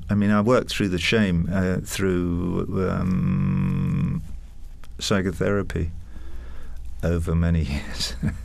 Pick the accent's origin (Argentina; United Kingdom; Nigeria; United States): United Kingdom; England; I grew up in England in the 1950s